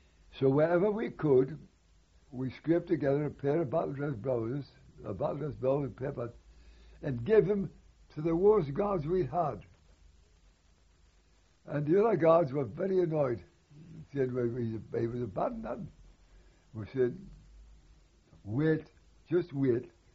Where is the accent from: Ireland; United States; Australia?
Australia; We are wearing a British uniform, all the Australians.